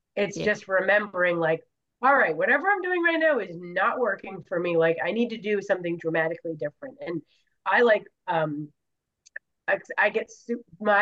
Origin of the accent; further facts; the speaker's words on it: New Hampshire, United States; I'm from New Hampshire, so this Yankee work ethic